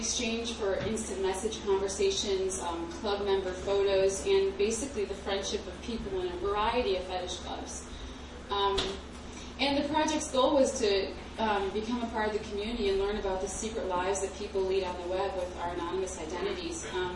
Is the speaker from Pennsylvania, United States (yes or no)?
no; Crete, Illinois, United States; I'm from Crete, Illinois. There's not a Greek in that town, but it's, you know, in the middle of... I married one. Okay. It's a little farm town.